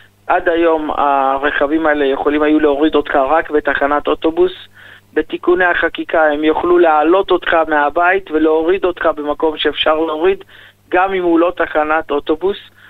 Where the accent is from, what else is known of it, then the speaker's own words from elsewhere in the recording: Yeruham, Southern District, Israel; היום אנחנו נוסעים לירושלים, אני בא מירוחם